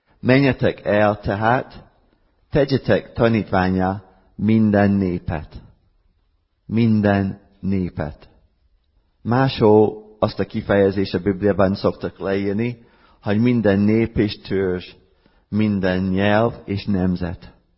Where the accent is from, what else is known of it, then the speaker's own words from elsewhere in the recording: Scotland, United Kingdom; Hungarian is a second language; now in Miskolc, Hungary; Én skót vagyok, Skóciában nőttem fel, de Isten akarata vagy terve úgy látszik, hogy az volt, hogy ide kellett jönnem Magyarföldre. Az 1900-asok években én már dolgoztam itt Miskolcon